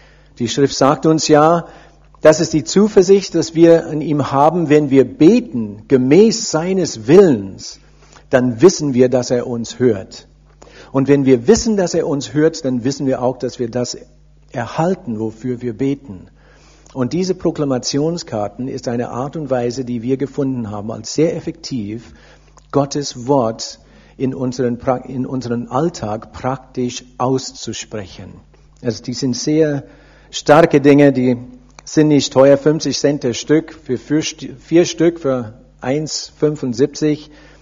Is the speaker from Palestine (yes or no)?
no; Heidelberg, Baden-Württemberg, Germany; born there; German is a second language; Ich bin schon 25 Jahre hier in Deutschland. Ich bin eigentlich in Heidelberg geboren. Ich bin ein echter Halbblut.